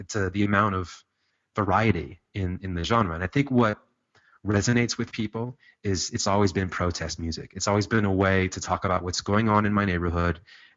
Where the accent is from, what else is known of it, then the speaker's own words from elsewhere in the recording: Los Angeles, California, United States; I grew up in Los Angeles during the crack wars in a neighborhood that was basically split.